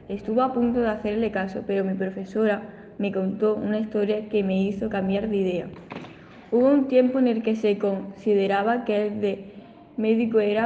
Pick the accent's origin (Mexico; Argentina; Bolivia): Mexico; en mi país, México, México.